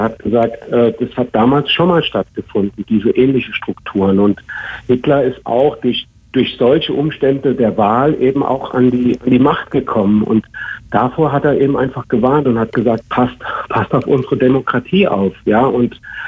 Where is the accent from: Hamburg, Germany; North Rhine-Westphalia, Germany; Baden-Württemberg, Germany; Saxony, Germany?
Baden-Württemberg, Germany; Mannheim; in meiner Heimatstadt Mannheim.